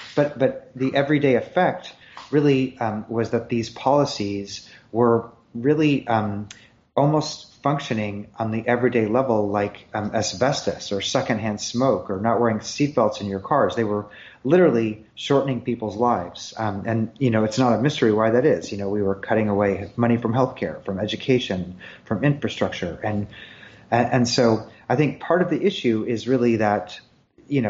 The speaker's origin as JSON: {"language": "English", "region": "Missouri", "country": "United States", "tie": "born or raised there", "said": "I mean, I grew up in Missouri, and when I grew up, it was, you know, there were lots of people who hunted, long tradition of gun ownership."}